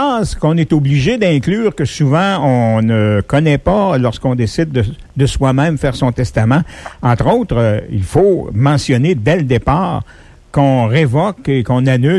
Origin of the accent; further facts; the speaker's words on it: Quebec, Canada; Ah, puis je peux vous dire, chez nous, en Beauce, c'est pas mal ça, hein.